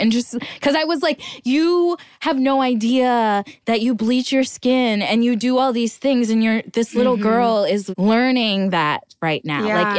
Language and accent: English; Minnesota, United States; also born or lived in South; because growing up in Minnesota, I was just Black. I knew that my skin was Black and everyone else's was white.